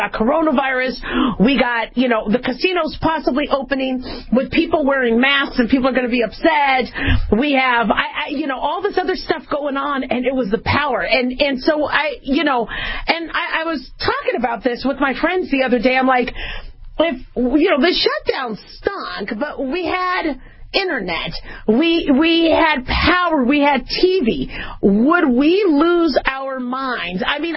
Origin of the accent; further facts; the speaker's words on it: Phoenix, Arizona, United States; I grew up in Phoenix, Arizona. We'd have monsoons. We'd have trees crash onto our house.